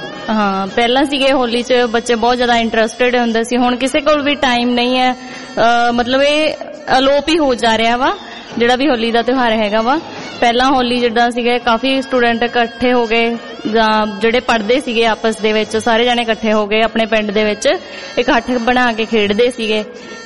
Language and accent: Punjabi; Maridwal, Punjab, India; ਹਾਂਜੀ, ਬਚਪਨ ਦੇ ਵਿੱਚ ਮੇਰਾ ਪਿੰਡ ਇੱਥੇ ਮਰੀਦਵਾਲ ਆ